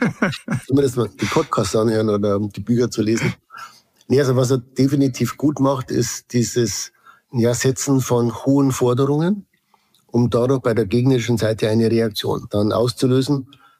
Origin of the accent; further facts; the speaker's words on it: Switzerland; ich bin ja auch Schweizer